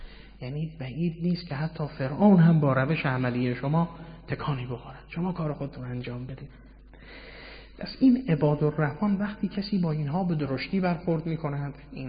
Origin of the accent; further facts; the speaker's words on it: Mashhad, Razavi Khorasan, Iran; حالا با لهجه خاص خودشون و شیوایی کلامشون که در لهجه ما مشهدی ها نیست،